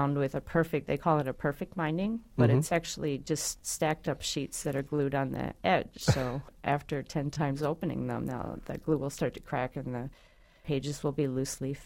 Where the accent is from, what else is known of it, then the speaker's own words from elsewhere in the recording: Illinois, United States; Yeah, I grew up outside of Chicago, so they have a whole room of his boxes in the Art Institute there.